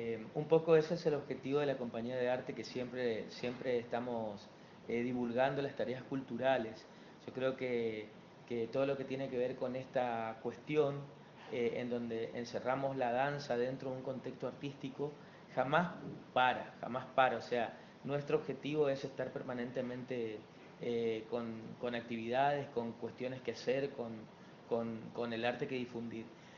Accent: Argentina; yo, siendo argentino, con mis raíces paraguayas, porque tengo mis padres que son paraguayos

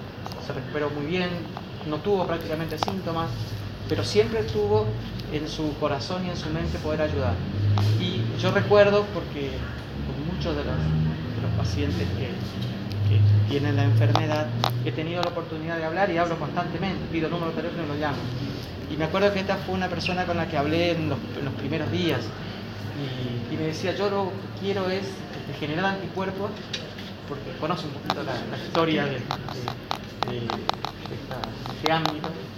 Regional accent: San Pedro, Misiones, Argentina; ustedes no se olviden que yo vengo de San Pedro, nosotros sabemos muchas veces quiénes son los que van y vienen a Brasil todos los días

